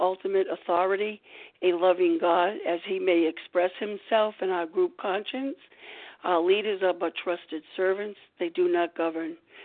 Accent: Rhode Island, United States; I am from Rhode Island

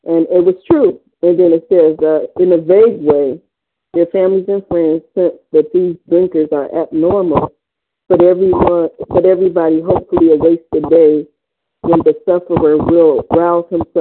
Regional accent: Cleveland, Ohio, United States

